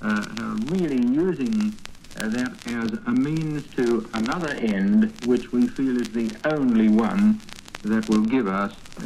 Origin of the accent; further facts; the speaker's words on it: Australia; as an Australian, I would suggest